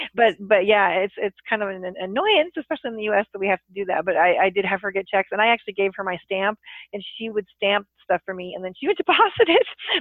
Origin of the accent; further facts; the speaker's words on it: Anchorage, Alaska, United States; I'm originally from Anchorage, Alaska. So I usually go up there a couple times a year.